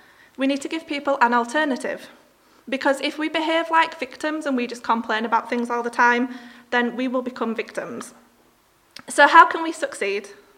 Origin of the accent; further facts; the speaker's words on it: United Kingdom; it's easy for us as the British to brag about our history and our achievements, our science and our art